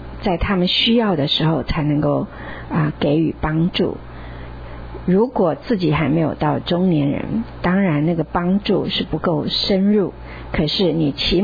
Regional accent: China; 我们中国人有一句话说，人生70古来稀

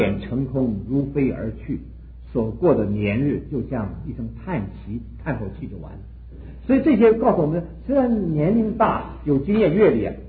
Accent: China; 我们中国人呢有这个美德，我觉得是好，就是对年老人尊敬

